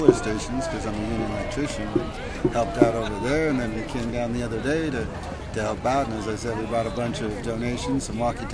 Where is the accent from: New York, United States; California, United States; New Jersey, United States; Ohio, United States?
California, United States; Sonoma; from Sonoma, California. I'm from Big Valley, Clear Lake area, Rancheria.